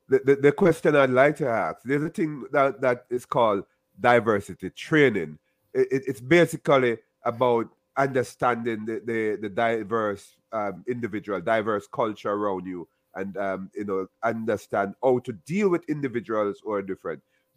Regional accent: Jamaica; I'm from Jamaica, as you have said.

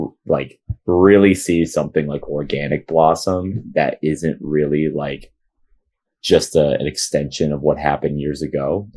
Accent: Rochester, New York, United States; Yeah, and like, I think the thing, like growing up in Rochester, I really, really was grateful for any show that I saw.

